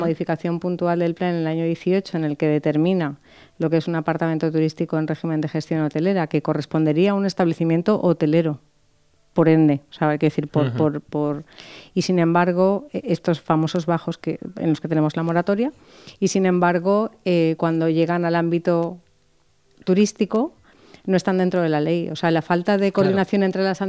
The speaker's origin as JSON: {"language": "Spanish", "region": "Valencian Community", "country": "Spain", "said": "soy de la Comunidad Valenciana"}